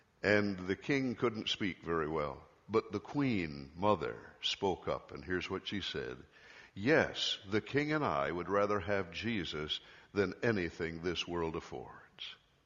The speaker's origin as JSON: {"language": "English", "region": "Michigan", "country": "United States", "tie": "born or raised there", "said": "When I was growing up in Michigan, where my dad was a pastor"}